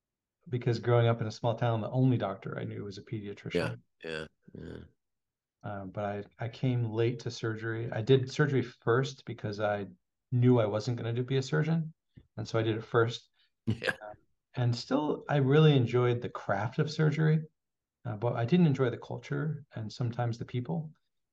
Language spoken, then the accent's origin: English; Randolph, Vermont, United States; So I grew up in Vermont, went to public high school in Randolph Union High School, which was a five town union high school because the towns are pretty small there.